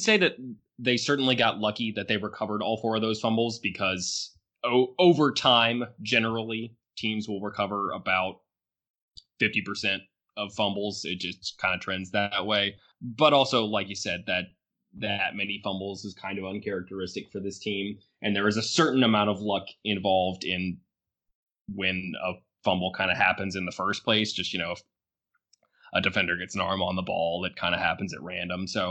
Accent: Birmingham, Alabama, United States; So UAB, my hometown team, grew up going to Blazers basketball games because nobody wants to go to Legion Field.

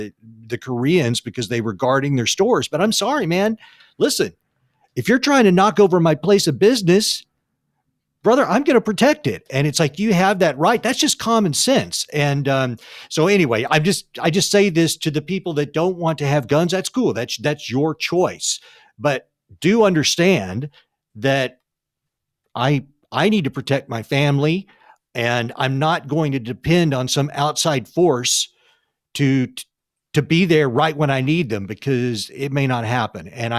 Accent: Texas, United States; in the particular case of Texas, my home state

